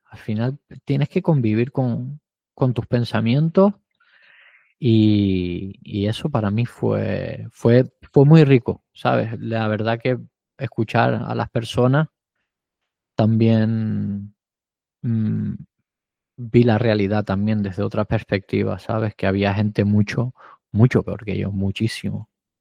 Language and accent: Spanish; Spain; now in Luxembourg